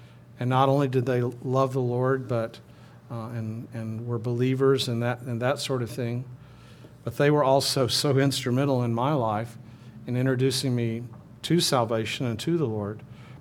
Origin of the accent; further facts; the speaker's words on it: Minden, Louisiana, United States; and I grew up in Minden, and I love Minden, and I was one of the few that got away from Minden.